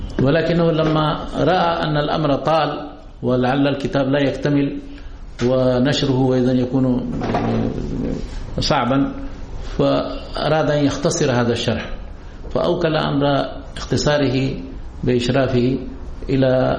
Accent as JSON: {"language": "Arabic", "country": "India", "second_language": "Arabic", "said": "عندنا في الهند"}